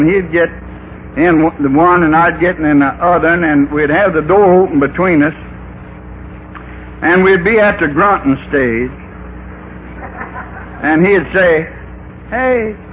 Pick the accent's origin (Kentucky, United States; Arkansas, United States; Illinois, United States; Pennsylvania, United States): Arkansas, United States; North Little Rock; I know by now you're wondering where the hell did he get that accent. I come from Arkansas, from North Little Rock, and there's a lot of smart folks come from there.